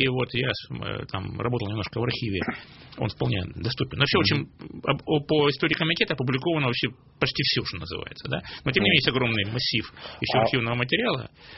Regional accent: Rostov-on-Don, Rostov Oblast, Russia; Российской империи, Ростова-на-Дону, моего родного города

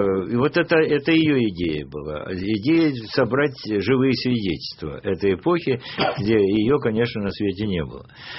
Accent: Kharkiv, Kharkiv Oblast, Ukraine; also born or lived in Kyiv, Ukraine; я родился в Киеве. Сразу же родители приехали в Харьков, который был до 1934 года, который у меня уже 4 года, была столица Украины.

